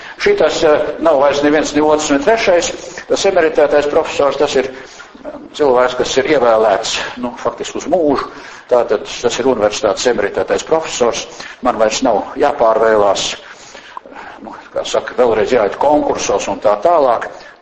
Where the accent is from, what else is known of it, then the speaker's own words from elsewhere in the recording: Valka, Valka Municipality, Latvia; born there; Es esmu piedzimis Valkā kara laikā. Nu, lielais otrais pasaules karš, kas nu bija, vai ne, es piedzimu Valkā 42. Gadā, 1900, protams, nu pagājušā gadsimta